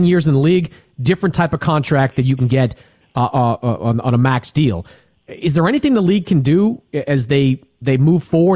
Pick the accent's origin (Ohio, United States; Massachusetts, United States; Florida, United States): Massachusetts, United States; Boston; Now, I mean, look, I grew up in Boston.